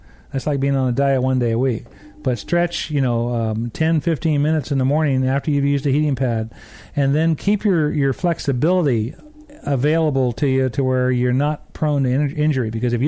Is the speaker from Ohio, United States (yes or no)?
no; California, United States; I was not raised on fancy courses like these. I was raised in Southern California on the average municipal course.